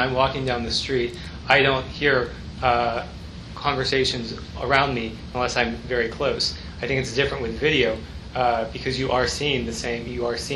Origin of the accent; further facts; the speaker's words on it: Texas, United States; I think I came from Texas where you were allowed to do some of it. And so I grew up knowing that it could be recorded.